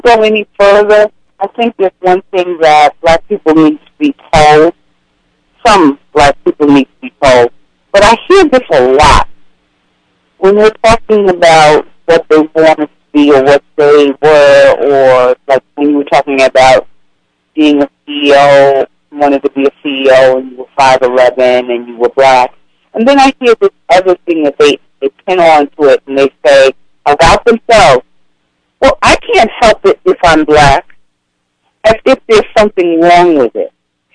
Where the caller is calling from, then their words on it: Manhattan, New York, United States; from Manhattan.